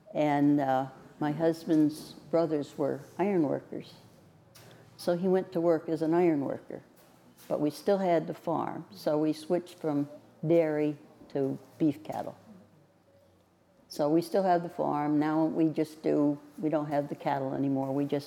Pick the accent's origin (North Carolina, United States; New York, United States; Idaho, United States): New York, United States; Actually, I grew up in Delaware County, but my grandparents were from over this way